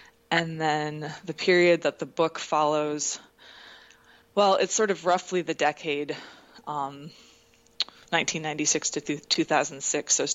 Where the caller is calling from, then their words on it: New York City, New York, United States; I am actually in New York City. I live here and commute out to New Jersey. So, greetings from the Lower East Side.